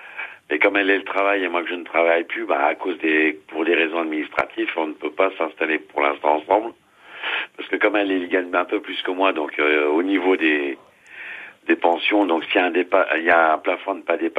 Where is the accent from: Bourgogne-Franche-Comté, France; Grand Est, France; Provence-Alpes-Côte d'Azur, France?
Grand Est, France; Ars-sur-Moselle; Moi, je suis d'Ars-sur-Moselle, hein, c'est à 10 km de Metz